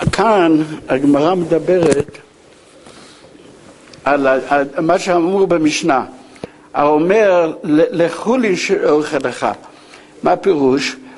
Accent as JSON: {"language": "Hebrew", "town": "Jerusalem", "region": "Jerusalem District", "country": "Israel", "tie": "born there", "said": "אני יליד ירושלים"}